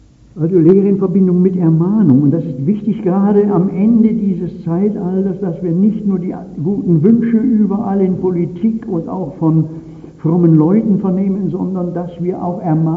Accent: Winterbach, Baden-Württemberg, Germany; Als ich jetzt neulich einen Vortrag bei uns in der Nähe meiner Heimat in Winterbach haben durfte

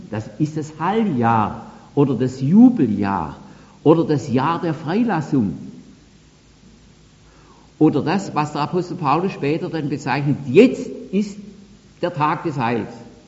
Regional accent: South Germany, Germany; Also bei uns in Süddeutschland

